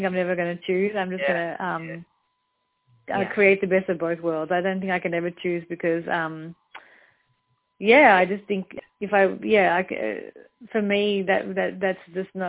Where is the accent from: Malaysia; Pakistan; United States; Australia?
Australia; someone like myself to be, who's born and brought up in Australia and lived for 30 years here